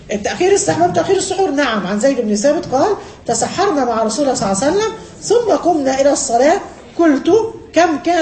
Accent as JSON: {"language": "Arabic", "country": "Egypt", "said": "والعكس عندنا في مصر بقى تنطع زائد"}